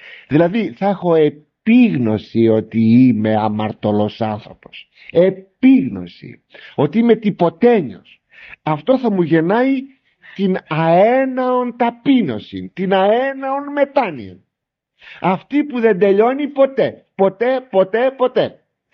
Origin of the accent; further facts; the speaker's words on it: Larissa, Thessaly, Greece; Πρώτα πρώτα θα ξεκινήσω μέσα στην πόλη μου. Τι είμαι? Πόσοι άνθρωποι υπάρχουν στη Λάρισα?